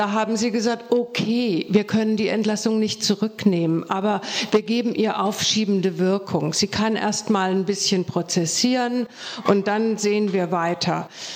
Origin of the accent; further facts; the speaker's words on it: Bremen, Germany; ich komme aus Bremen, dem Bundesland, von dem ich ursprünglich dachte, dass es das fortschrittlichste ist